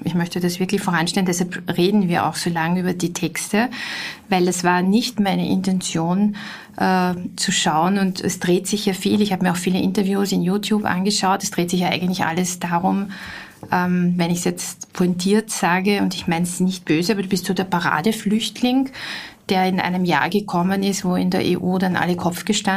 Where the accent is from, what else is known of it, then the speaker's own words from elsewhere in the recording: Vienna, Austria; wenn Sie mich jetzt als Österreicherin fragen oder als Wienerin